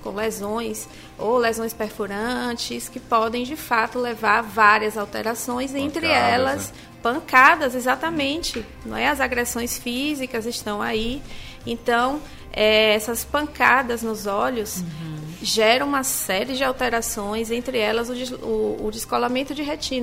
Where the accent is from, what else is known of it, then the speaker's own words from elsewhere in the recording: Northeast Region, Brazil; somos nordestinos, aqui tem sol o ano inteiro